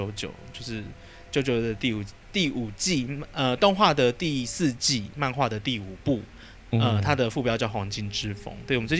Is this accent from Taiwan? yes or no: yes; Kaohsiung, Taiwan; 因为我们都是高雄人，所以我们要来讲一下